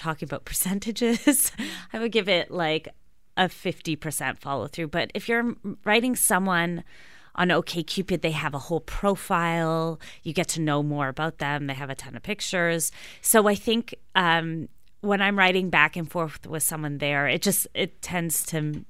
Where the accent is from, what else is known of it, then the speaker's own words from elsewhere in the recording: Montreal, Quebec, Canada; I find in New York, and I'm originally from Montreal, the men are way more forward.